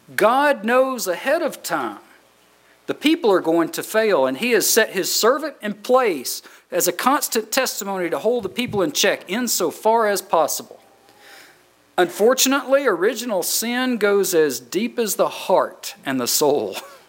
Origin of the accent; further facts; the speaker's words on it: Georgia, United States; I remember growing up in Georgia, it can get hot in the summertime.